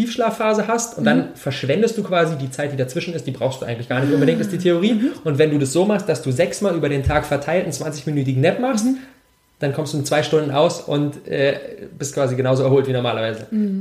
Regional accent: Berlin, Germany; ich bin 26 Jahre alt, ich komme aus Berlin

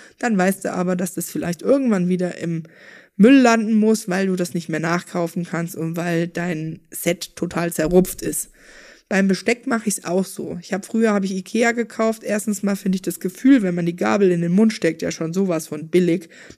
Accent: Bavaria, Germany; Bei uns in Bayern brauchst du natürlich ein gescheites Bierglas, du brauchst ein Weizenglas.

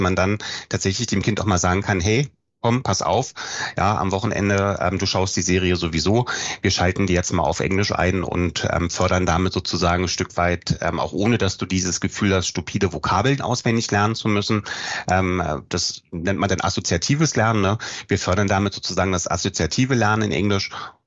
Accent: Berlin, Germany; Also ich komme ja aus Berlin

